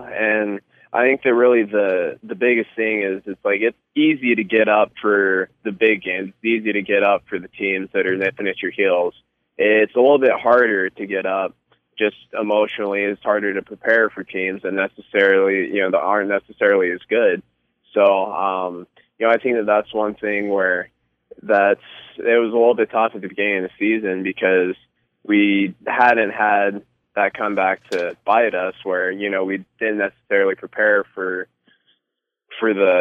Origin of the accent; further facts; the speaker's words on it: Colorado, United States; Y'all look back to my home state again, Colorado Avalanche.